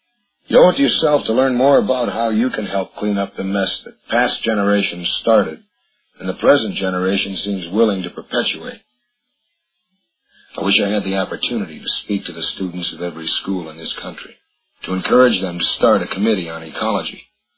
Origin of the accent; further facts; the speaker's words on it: Penfield, New York, United States; I grew up in Penfield, New York, and at that time it was a small country town, surrounded by fields, farms, beautiful woods.